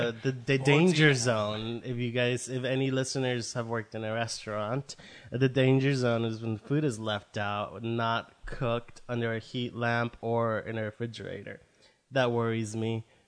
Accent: Mexico; I didn't grow up with Chef Boyardee, but because I grew up in Mexico.

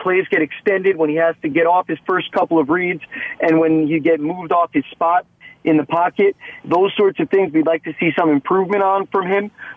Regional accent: New York, United States; Well, I grew up playing football in New York

